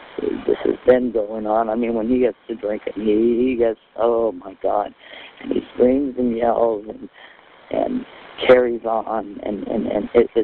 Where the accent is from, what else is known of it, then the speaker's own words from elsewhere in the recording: Mississippi, United States; I'm here from Mississippi taking care of my dad, and he knows a lot of places out here that I don't know.